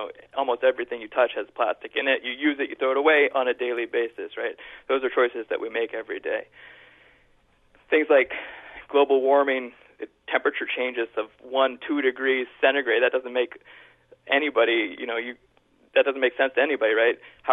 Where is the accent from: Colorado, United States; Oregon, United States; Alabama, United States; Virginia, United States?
Oregon, United States; Eugene; now in Seattle, United States; I am at the University of Washington, but I'm born and raised in Eugene, and I'm a Duck